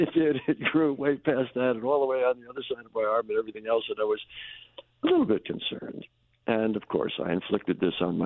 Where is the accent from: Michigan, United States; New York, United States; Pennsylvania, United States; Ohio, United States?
New York, United States; For instance, when I was a boy growing up in New York, we had no notion of recycling.